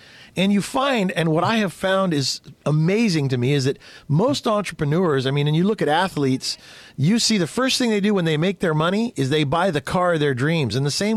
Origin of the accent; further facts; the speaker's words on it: United States; I'm proud to be an American. I am glad to live in this great country.